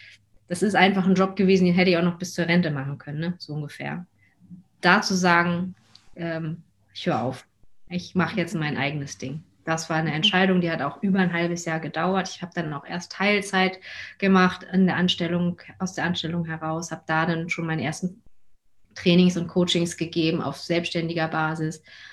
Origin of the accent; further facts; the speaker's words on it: Hamburg, Germany; Ich meine, ich komme aus Hamburg, wir sind sozusagen zurück in die Heimatstadt.